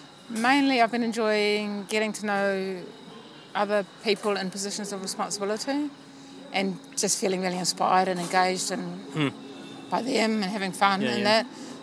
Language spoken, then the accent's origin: English; Auckland, New Zealand; now in Nagpur, India; I'm from Auckland, New Zealand. Now in Nagpur for the International Council meeting.